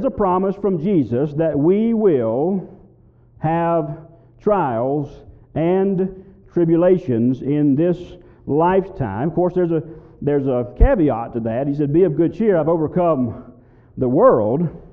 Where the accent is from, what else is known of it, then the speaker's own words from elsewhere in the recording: Mississippi, United States; As I was growing up in South Mississippi, I remember hearing this phrase quite often